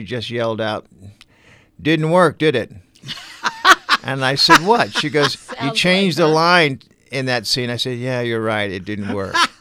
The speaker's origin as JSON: {"language": "English", "town": "Portsmouth", "region": "Virginia", "country": "United States", "tie": "born there", "also_born_or_lived": "San Diego / Los Angeles / Lake Forest / Roslyn", "said": "Navy brat. I was born in Portsmouth, Virginia. Went to 2 years in San Diego, 4 years in Los Angeles, 4 years in Chicago area, Lake Forest. Then we moved to Roslyn, Long Island, where I went to elementary school"}